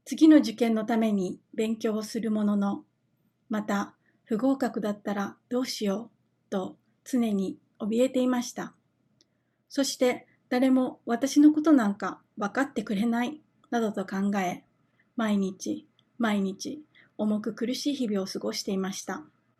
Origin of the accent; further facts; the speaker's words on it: Okinawa, Japan; born there; 私は海の青と空の青が素敵な沖縄で生まれました。両親と3人の姉、そして末っ子の私の6人家族です。クリスチャン家庭ではなく、日本のよくある一般の家庭に生まれました。